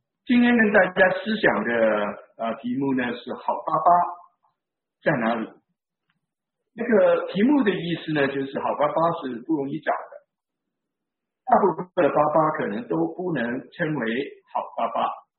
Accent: Hong Kong; 我是从香港来的

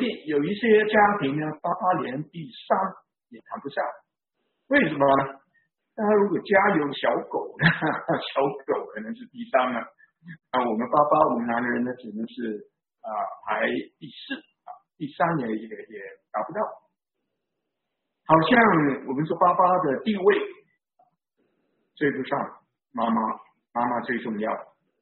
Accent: Hong Kong; 我是从香港来的

